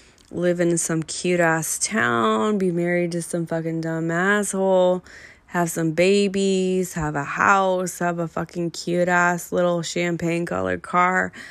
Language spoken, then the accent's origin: English; California, United States; I'm a Californian, true and true, through and through.